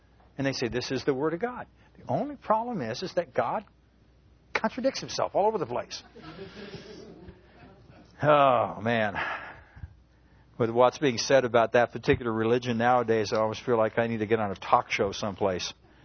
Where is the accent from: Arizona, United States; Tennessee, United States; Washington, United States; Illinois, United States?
Arizona, United States; I grew up in Arizona. I grew up against next door to a whole lot of Utahites.